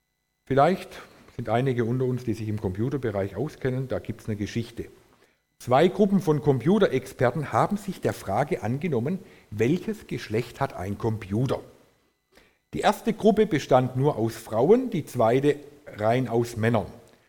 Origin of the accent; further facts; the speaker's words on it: Baden-Württemberg, Germany; ich bin ja bei den Schwaben aufgewachsen